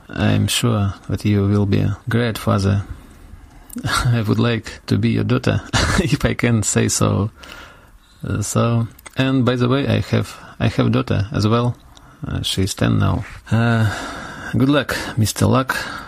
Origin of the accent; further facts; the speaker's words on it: Murmansk, Murmansk Oblast, Russia; English is a second language; I'm from Russian city named Murmansk. It's a northernmost unfrozen seaport